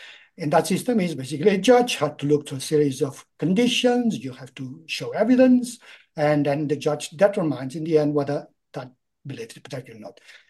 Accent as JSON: {"language": "English", "region": "Catalonia", "country": "Spain", "second_language": "English", "moved": "yes", "lives_now": "United Kingdom", "said": "since I was originally from Catalonia. I moved in the UK 30 years ago"}